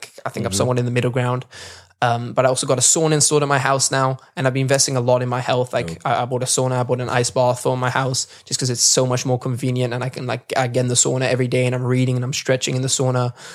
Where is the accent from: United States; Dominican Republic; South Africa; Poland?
South Africa; Cape Town, Western Cape; also born or lived in Netherlands; It's home for me, and that's where I've lived my whole life. Basically, I grew up a bit in Holland when I was younger